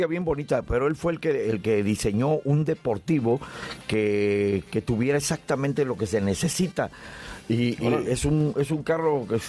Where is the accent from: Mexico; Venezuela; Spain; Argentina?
Mexico; Mexico City; Yo vengo de la Ciudad de México, del Hollywood de Latinoamérica